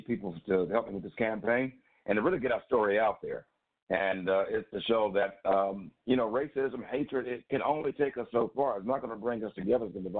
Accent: Cleveland, Ohio, United States; and with my hometown, Cleveland, my home city, I think we can really make a difference. Because something about Cleveland is something special.

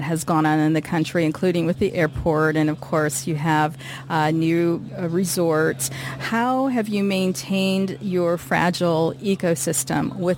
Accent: Midwest, United States; and I'm partial as a Midwesterner.

